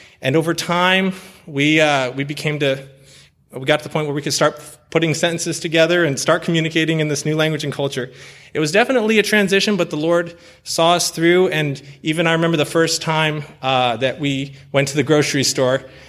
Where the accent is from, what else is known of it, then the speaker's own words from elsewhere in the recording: Paraguay; also born or lived in United States; I'm not from Florida. My parents are missionaries in Paraguay, and I was raised there. I'm American, but I'm not really sure where I'm from. I was born in Paraguay, and I was mostly raised there.